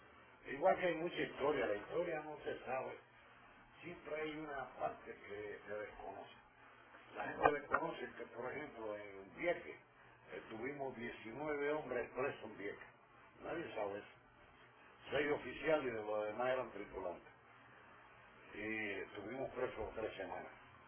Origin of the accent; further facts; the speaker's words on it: Cuba; yo soy cubano algunas veces, no todas las veces.